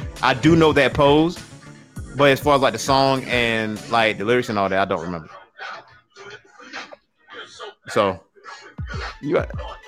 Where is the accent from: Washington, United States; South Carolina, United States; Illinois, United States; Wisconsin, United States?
South Carolina, United States; Lake City; also born or lived in Atlanta; However, in my hometown, I'm originally from Atlanta, but I went to school in Lake City all my life.